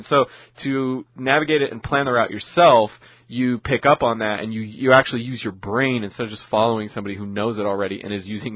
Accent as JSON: {"language": "English", "town": "New York City", "region": "New York", "country": "United States", "said": "Yeah, I'm a New Yorker."}